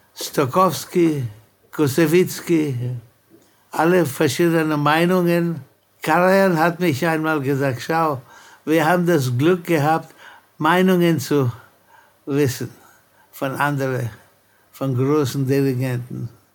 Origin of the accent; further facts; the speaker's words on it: Mumbai, Maharashtra, India; Ich bin aufgewachsen in Bombay